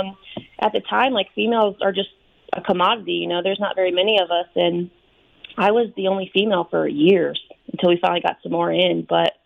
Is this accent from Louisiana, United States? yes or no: no; Florida, United States; But I grew up in Florida. I went to college there